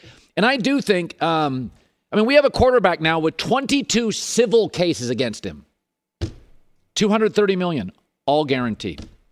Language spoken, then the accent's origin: English; Seattle, Washington, United States; Like, I grew up in Seattle.